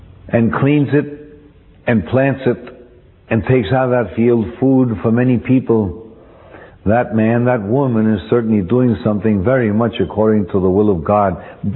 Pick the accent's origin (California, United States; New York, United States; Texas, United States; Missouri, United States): Missouri, United States; I'm from Missouri, you're going to have to show me how He did it.